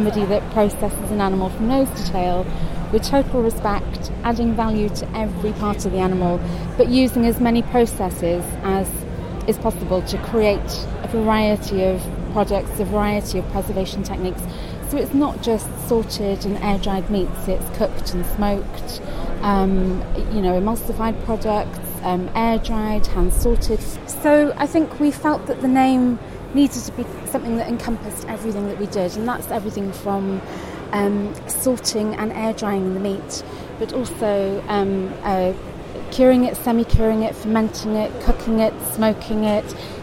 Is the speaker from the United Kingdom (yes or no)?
yes; Cardiff, Wales, United Kingdom; I'm not a farm girl at all. I grew up in Cardiff, was born in Cardiff.